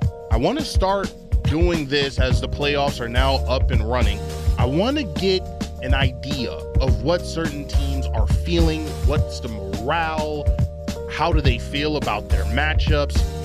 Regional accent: Monrovia, California, United States; as a six-year-old kid growing up in Monrovia, California, and being the diehard Lakers fan that I am

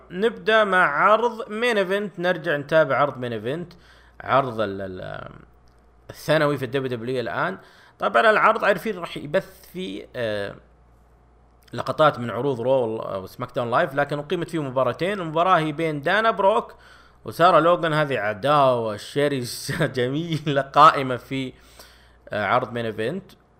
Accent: Saudi Arabia; يعني تقريبا 30 ريال عندنا في السعودية

